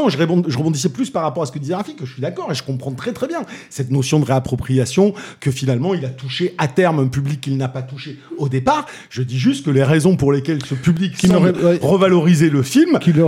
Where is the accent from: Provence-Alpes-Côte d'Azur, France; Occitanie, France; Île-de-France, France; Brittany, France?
Occitanie, France; Toulouse; Je suis toulousain.